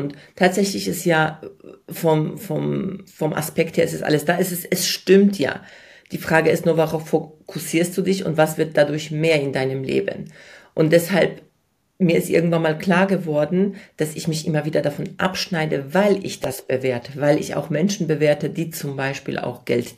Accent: Poland; now in Germany; ich komme aus Polen, wir sind relativ bescheiden aufgewachsen

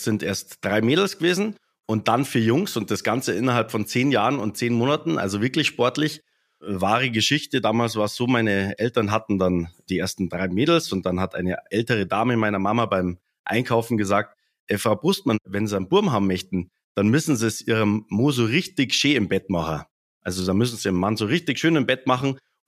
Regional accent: Wolfratshausen, Bavaria, Germany; aber wir selbst sind aus Wolfratshausen, raised and born, wie man so schön sagt, sind Kind Nummer 4 und Nummer 7 von 7 Kindern

